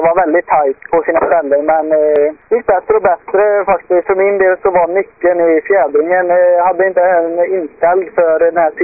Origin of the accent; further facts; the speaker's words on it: Västra Götaland County, Sweden; Jag har varit nyårsstafetten och våran vintercup hemma i Skaraborg då.